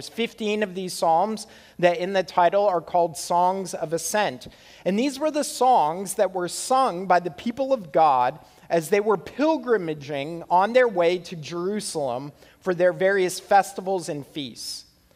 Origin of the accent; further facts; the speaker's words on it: Canada; For those of you who don't know me, I'm Canadian.